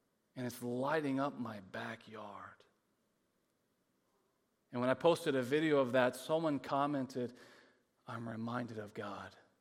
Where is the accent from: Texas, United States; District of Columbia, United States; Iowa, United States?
Texas, United States; I mean, we come from Texas.